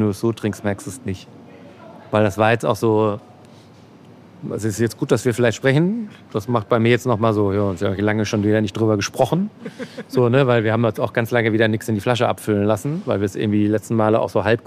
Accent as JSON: {"language": "German", "region": "North Rhine-Westphalia", "country": "Germany", "said": "Dann komme ich aus Ostwestfalen."}